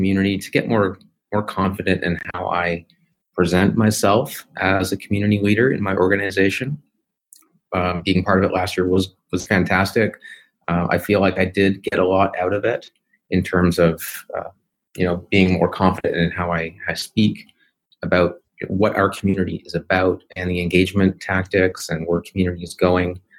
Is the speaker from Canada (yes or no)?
yes; Toronto, Ontario, Canada; I mean, I'm from Toronto, so it was pretty comfortable.